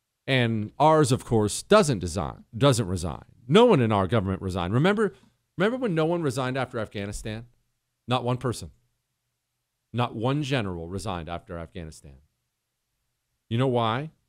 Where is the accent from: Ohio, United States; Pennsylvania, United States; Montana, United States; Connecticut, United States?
Montana, United States; Well, I come from Montana, where grizzly bears will kill people every year.